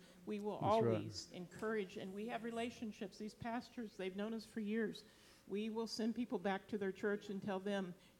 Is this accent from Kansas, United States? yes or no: yes; Kansas City, Kansas, United States; also born or lived in Missouri; I grew up in Kansas City, Shawnee Mission, Kansas, Miriam. Yeah. But we were on the Missouri side as well for a period.